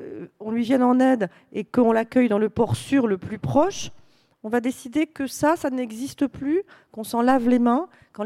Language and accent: French; France; je pense qu'en tant que Français, si on n'est pas capable de dire qu'une politique migratoire, aussi efficace soit-elle, doit toujours rester humaine